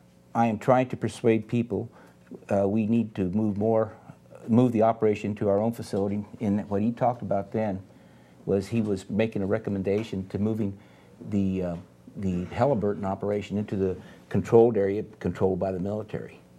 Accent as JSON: {"language": "English", "town": "Albuquerque", "region": "New Mexico", "country": "United States", "said": "And I'm from Albuquerque, not from Houston."}